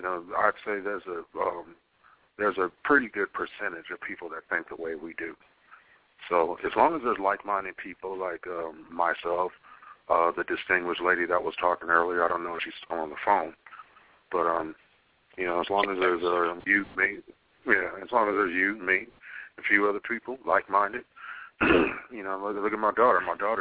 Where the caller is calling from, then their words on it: Los Angeles, California, United States; calling from Los Angeles.